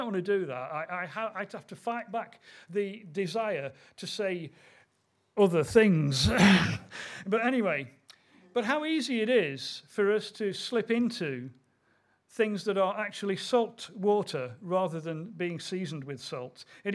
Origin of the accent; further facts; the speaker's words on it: Nottingham, East Midlands, United Kingdom; also born or lived in Manchester / London / Norwich / Leeds; now in Cheadle, United Kingdom; I was born in Manchester, grew up in Nottingham, went to college in London, worked in Norwich, worked here in Leeds and Wakefield and so on.